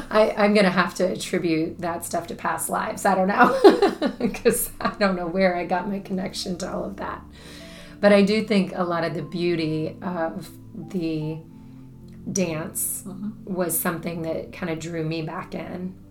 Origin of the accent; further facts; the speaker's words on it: Brooksville, Florida, United States; I grew up in Brooksville, which is a small town in Central Florida. And I grew up on 20 acres of land.